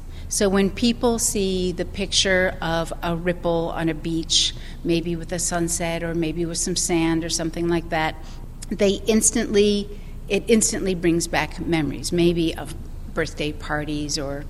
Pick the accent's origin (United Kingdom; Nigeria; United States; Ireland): United States; California; Even though I grew up in California and I grew up on the coast, I was always afraid of painting water.